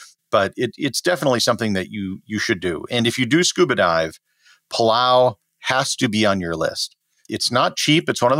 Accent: Wisconsin, United States; And I grew up in Wisconsin. I never saw saltwater till I was 21.

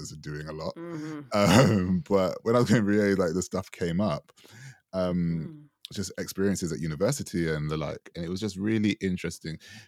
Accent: Jamaica; because obviously being Jamaican and having, you know, having the lineage of what empire does, it wasn't really, it wasn't fun.

